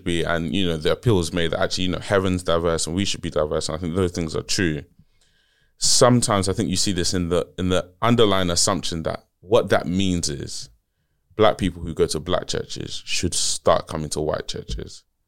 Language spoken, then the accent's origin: English; Nigeria; Again, I'm from Nigeria, right?